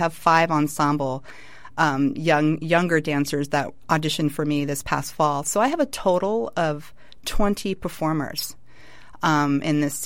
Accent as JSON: {"language": "English", "town": "San Francisco", "region": "California", "country": "United States", "tie": "born or raised there", "also_born_or_lived": "New York", "moved": "as an adult", "said": "A lot of my influences pull from my experience growing up in the Bay Area in San Francisco in the 70s."}